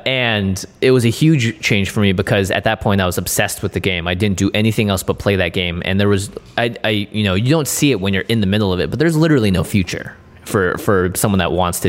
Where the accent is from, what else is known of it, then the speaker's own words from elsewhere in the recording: Seattle, Washington, United States; So I grew up in Seattle